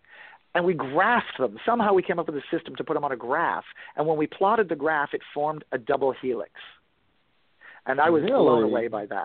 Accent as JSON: {"language": "English", "region": "New England", "country": "United States", "tie": "born or raised there", "said": "I grew up in New England as an atheist, a devout atheist."}